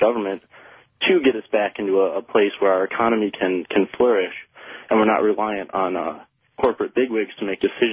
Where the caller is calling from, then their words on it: Algonac, Michigan, United States; Calling actually from Algonac, Michigan.